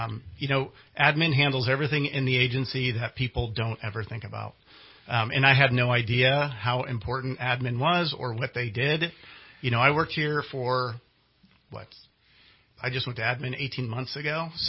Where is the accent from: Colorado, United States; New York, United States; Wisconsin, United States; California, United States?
California, United States; Fairfield; Like when I grew up in Fairfield, you know